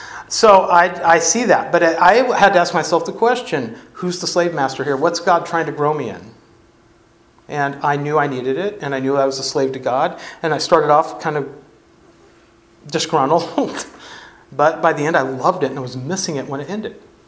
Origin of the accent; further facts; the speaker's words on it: United States; I call the shots. I think I'm correct. I'm an American.